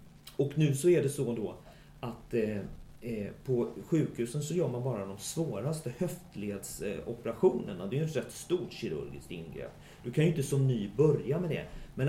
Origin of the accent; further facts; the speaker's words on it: Borås, Västra Götaland County, Sweden; born there; moved away as an adult; now in Stockholm, Sweden; Jag är faktiskt född i Borås. Och så flyttade jag till Stockholm, tror jag, när jag var 21. Och nu har jag snart bott här i, kan det vara 28 år? För jag blir 50 i november här nu.